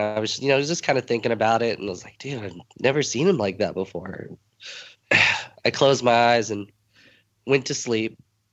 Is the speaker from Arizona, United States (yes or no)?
yes; Gilbert, Arizona, United States; I'm from Gilbert, Arizona, which is just outside of Phoenix.